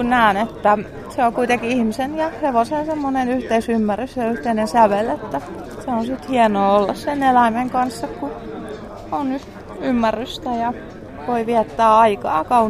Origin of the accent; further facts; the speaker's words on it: Pihtipudas, Central Finland, Finland; mä olin 6 vanha Pihtiputa, mä oon Pihtiputalta kotoisin